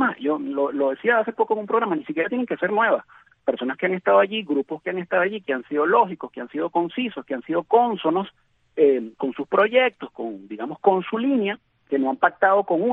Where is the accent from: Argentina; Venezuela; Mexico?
Venezuela; a nosotros como latinos y como venezolanos